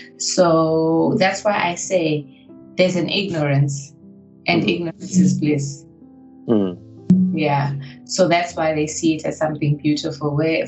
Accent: Soweto, Gauteng, South Africa; growing up in Soweto

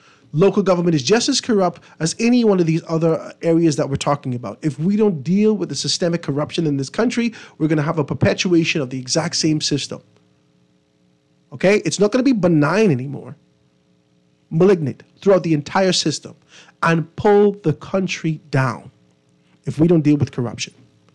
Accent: Grand Bahama, Bahamas; I'm from Grand Bahama.

